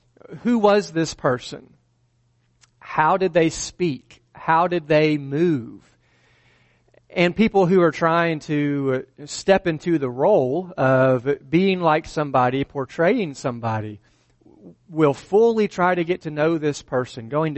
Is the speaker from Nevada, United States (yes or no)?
no; Alabama, United States; which I thought was a little bit ironic because I'm from Alabama